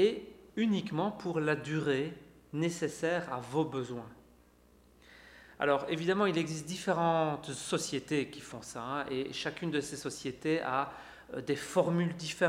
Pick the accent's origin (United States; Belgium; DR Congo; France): Belgium; moi je suis belge, je vis en Belgique